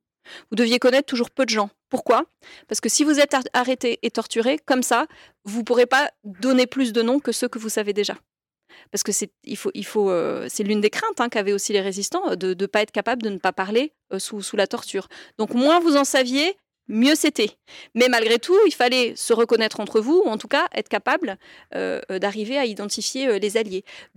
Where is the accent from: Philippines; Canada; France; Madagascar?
France; Auvergne-Rhône-Alpes; La Roquebrune, c'est dans le Cantal et moi je viens du Cantal.